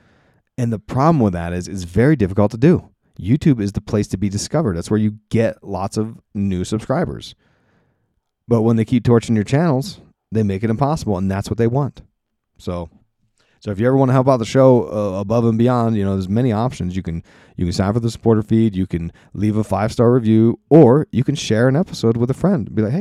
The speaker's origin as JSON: {"language": "English", "region": "East Coast", "country": "United States", "said": "I found out why I say it wrong, because I'm from the East Coast and we say it differently."}